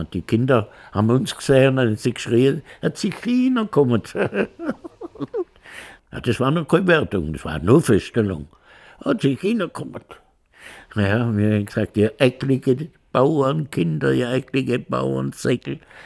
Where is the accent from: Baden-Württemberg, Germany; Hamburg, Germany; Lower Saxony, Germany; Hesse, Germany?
Baden-Württemberg, Germany; Aber als Kind habe ich das wirklich im Schwarzwald nicht erfahren.